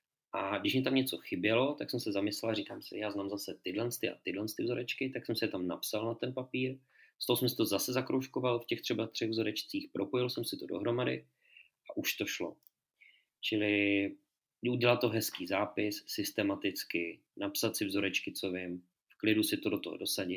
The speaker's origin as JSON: {"language": "Czech", "town": "Brno", "region": "South Moravian Region", "country": "Czechia", "said": "A já teda pocházím z Brna"}